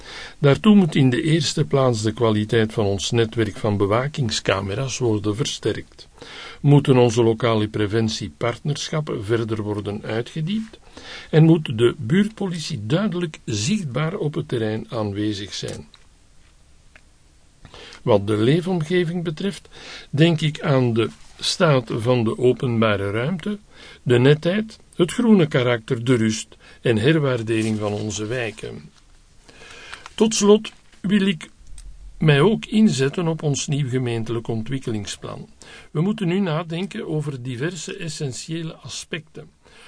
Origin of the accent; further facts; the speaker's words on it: Brussels-Capital Region, Belgium; born there; now in Sint-Agatha-Berchem, Belgium; Ik ben 51 en geboren in het Brussels hoofdstedelijk gewest. Ik bracht een deel van mijn jeugd door op het platteland. Zowat 9 jaar geleden kwam ik terecht in Sint-Agatha-Berchem.